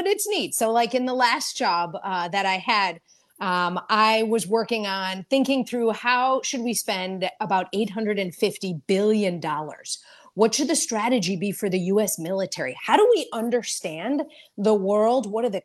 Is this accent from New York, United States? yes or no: no; Milwaukee, Wisconsin, United States; Absolutely. I grew up in Wisconsin. I went to Nicolet High in Milwaukee.